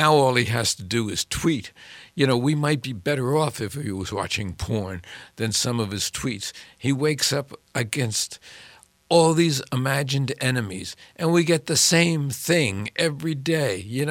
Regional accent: New York, United States; now in Eagan, United States; because originally I'm from New York, and as I was trying to drive here today, reminiscent of the Long Island Expressway, as I was crawling from Eagan to here

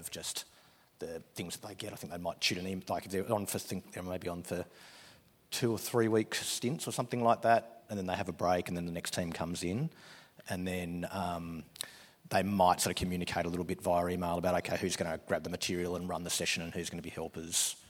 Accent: Tasmania, Australia; I'm from Tasmania, from Summerlees Church down there.

